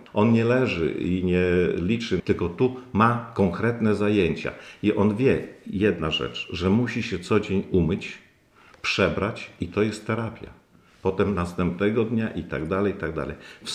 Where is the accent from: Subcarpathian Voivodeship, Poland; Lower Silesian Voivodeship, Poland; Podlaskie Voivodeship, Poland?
Podlaskie Voivodeship, Poland; Supraśl; Ja jestem supraślaninem. Urodziłem się tu w Suprasiu, tu mieszkam, no tu wróciłem po wielu latach.